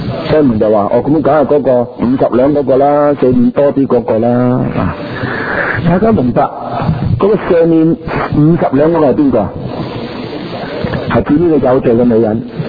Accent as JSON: {"language": "Chinese", "country": "China", "said": "我们中国人有说、五十步就少百步，是吧"}